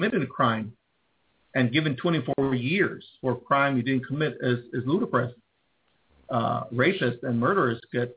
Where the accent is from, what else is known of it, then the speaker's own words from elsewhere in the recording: Hawaii, United States; The only crime I committed was being a Hawaiian, being someone who loved my nation and loved my people.